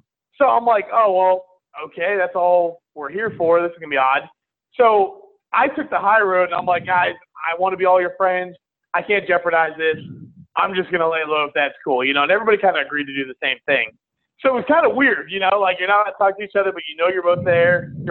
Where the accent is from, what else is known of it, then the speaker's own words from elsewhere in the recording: Orlando, Florida, United States; I own Odang Hummus. I'm from Orlando, Florida.